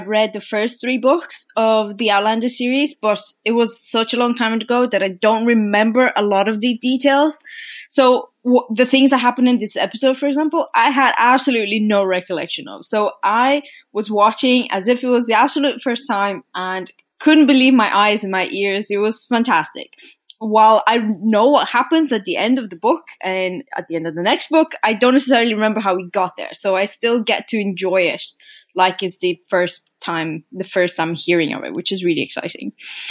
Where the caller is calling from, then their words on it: Norway; I'm recording from Norway.